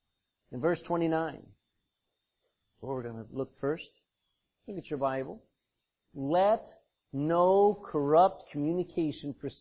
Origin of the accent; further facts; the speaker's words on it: United States; moved away; I come from America. I'm away a long time, but America's still in me, where I still make light of things.